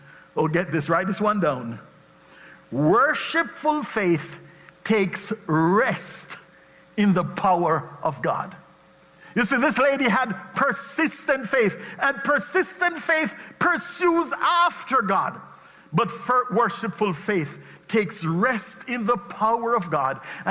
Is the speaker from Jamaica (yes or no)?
yes; Jamaica; As I said before, I grew up in Jamaica. In Jamaica, the dogs didn't get a steak.